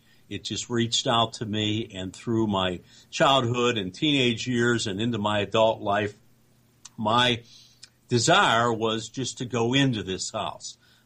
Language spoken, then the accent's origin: English; Brentwood, Pennsylvania, United States; I grew up in Pittsburgh, in the little town where I live now, which is a suburb, Brentwood. Graduated from one of the local universities here.